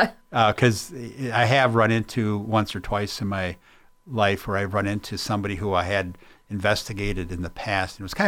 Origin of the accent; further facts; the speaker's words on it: Spring Green, Wisconsin, United States; So born and raised in Spring Green.